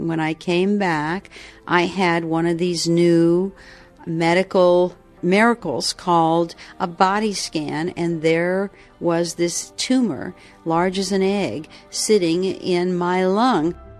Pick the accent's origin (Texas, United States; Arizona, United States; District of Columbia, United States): District of Columbia, United States; Washington; I'm from Washington, D.C. in the United States, the capital.